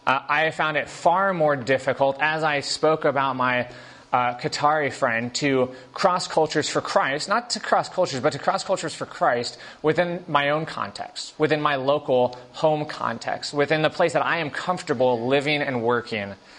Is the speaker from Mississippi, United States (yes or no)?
no; California, United States; As a Californian, I did not speak the same language as my friends in Panama City, Florida.